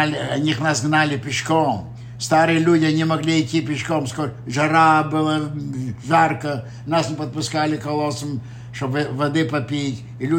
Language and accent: English; Bessarabia, Moldova; English is a second language; We came home from Ukraine to Moldavia. We lived in Moldavia, Bessarabia. The house was destroyed.